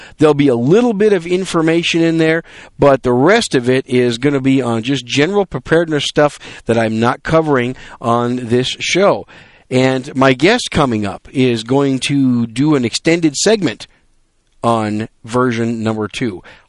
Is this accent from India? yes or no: no; Wisconsin, United States; also born or lived in New York City, United States; now in Texas, United States; I am just a Yankee with a microphone. I was born in New York City, raised in Wisconsin. Now I live in the great state of Texas.